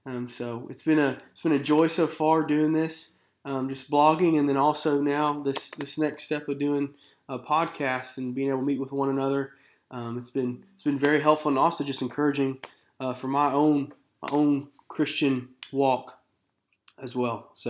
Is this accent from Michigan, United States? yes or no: no; Louisiana, United States; also born or lived in Kentucky; now in Louisville, United States; I was born in Kentucky, moved down to Louisiana when I was young, went to high school there, was involved in local church there.